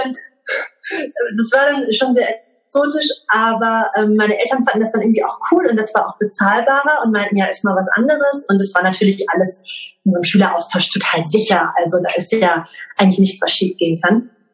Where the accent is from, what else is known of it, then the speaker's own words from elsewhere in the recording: Lower Saxony, Germany; Ich bin in einem kleinen Dorf in Niedersachsen aufgewachsen. Also auch sehr norddeutsch. Ich glaube, das Einzige, was da an anderen sprachlichen Themen herrscht, ist Plattdeutsch von meiner Oma. Aber ich bin einsprachig aufgewachsen